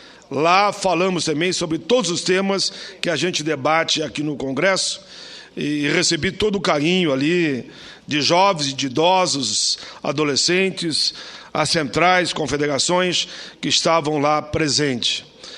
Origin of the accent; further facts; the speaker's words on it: Caxias do Sul, Rio Grande do Sul, Brazil; lembrei ali da minha terra natal, Caxias